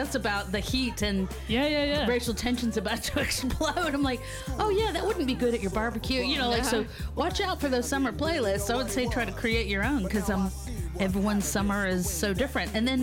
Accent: California, United States; now in New Zealand; because I grew up in California and then, you know, the rest of my life in New Zealand, it's very beach.

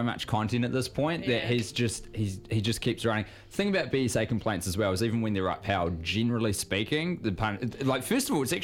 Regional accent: Christchurch, Canterbury, New Zealand; So, for example, in Ōtautahi, my hometown newspaper, which was formerly known as The Press, that has become Te Matatiki for the week, which is cool.

